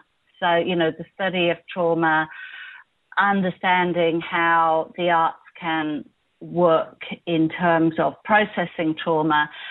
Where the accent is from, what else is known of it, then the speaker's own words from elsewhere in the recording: London, United Kingdom; I actually grew up in London, and was kind of a bit aimless as a child.